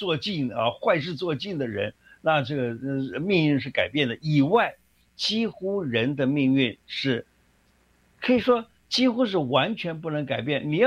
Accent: Taiwan; 所以我常常看到我们台湾人啊，也是哦，最近看到吃辣也是吃得很凶啊。

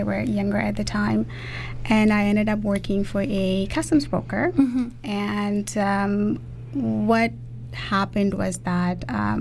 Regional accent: Fiji; now in Vancouver, Canada; I'm originally from Fiji. I was born and raised there. I moved here about 20 years ago.

